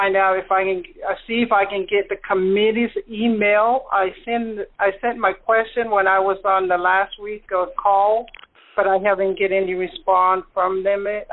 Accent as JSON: {"language": "English", "region": "Missouri", "country": "United States", "said": "I'm from Missouri."}